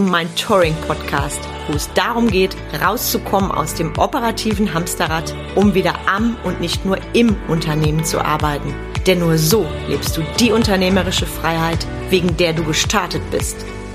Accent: North Rhine-Westphalia, Germany; Ich komme ja aus NRW

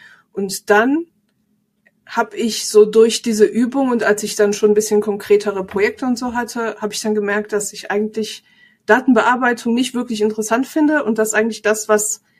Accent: Croatia; moved away as an adult; now in Bad Nauheim, Germany; ich komme eigentlich aus Kroatien, wo ich vorher 6 Jahre als Entwickler gearbeitet habe und bin vor 2 Jahren mit meinem damals Freund, jetzt Ehemann, nach Bad Nauheim gezogen.

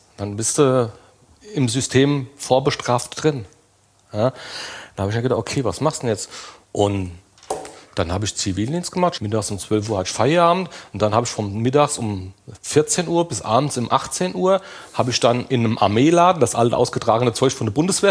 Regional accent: Limburg an der Lahn, Hesse, Germany; in Limburg, also ich bin aus Limburg an der Lahn

